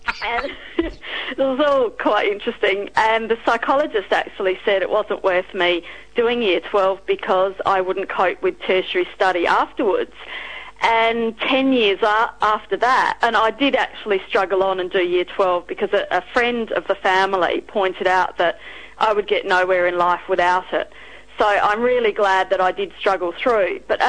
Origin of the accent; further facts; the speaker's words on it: South Australia, Australia; I'm from broadacre farming, cereal and wool country on the Eyre Peninsula, a small place called Cleve. I was raised on a farm with farming parents